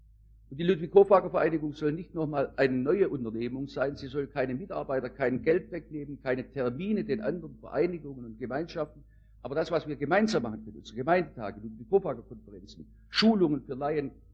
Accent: Stuttgart, Baden-Württemberg, Germany; also born or lived in Calw; Also Stuttgart ist Heimat für mich und für meine Frau, die ist auch in Stuttgart aufgewachsen.

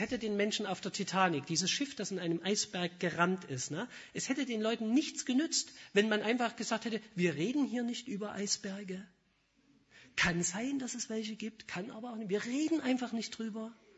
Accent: Saxony, Germany; Bei uns im Vogtland sagt man

